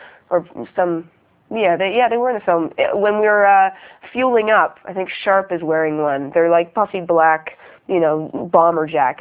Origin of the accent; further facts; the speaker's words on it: Canada; Well, as much as a Canadian can in an American suit.